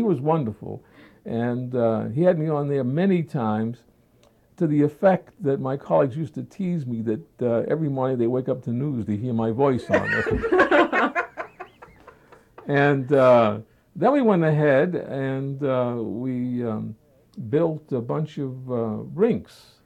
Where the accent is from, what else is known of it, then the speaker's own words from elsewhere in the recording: New Hampshire, United States; also born or lived in Netherlands / Montreal; As I told you, I came originally from New Hampshire